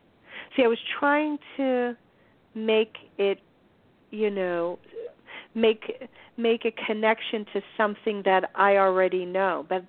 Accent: Florida, United States; I grew up down here in Florida my whole life, not too far from the Bermuda Triangle.

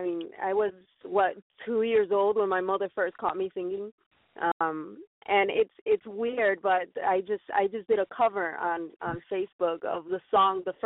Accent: Chicago, Illinois, United States; Yeah, I was born and raised in Chicago. Of course, Chicago is a huge city for freestyle.

